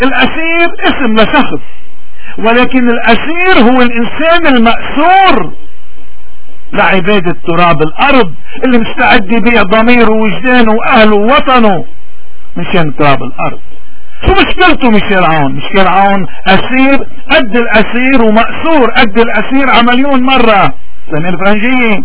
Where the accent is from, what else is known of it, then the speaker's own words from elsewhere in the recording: Lebanon; ونبين ممارساتهم اللي هي ضدنا نحن كبشر لبنانيين